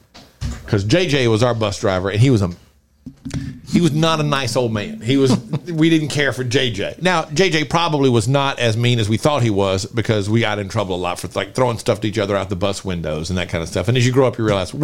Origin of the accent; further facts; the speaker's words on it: Louisiana, United States; I am born and raised in Louisiana, and I am proud of that.